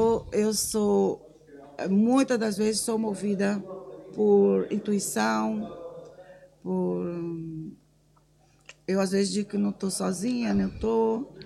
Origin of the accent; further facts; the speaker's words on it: Bahia, Brazil; É um pintor lá da minha terra, é baiano.